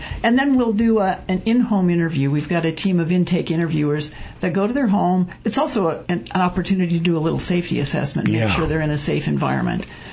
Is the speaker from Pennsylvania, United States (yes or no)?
yes; Philadelphia, Pennsylvania, United States; now in Prescott, United States; I got involved shortly after I moved here. I came in from Philadelphia, so we... but I love Prescott, and I love this group of people.